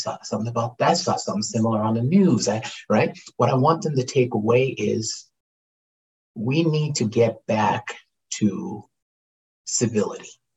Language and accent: English; Canada; I'm a Canadian actor that's working. I'm a Canadian actor on a movie set.